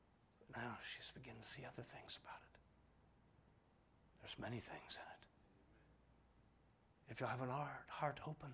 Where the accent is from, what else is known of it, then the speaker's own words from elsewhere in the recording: Ireland; That's just my nature, Brother Steve. I'm Irish.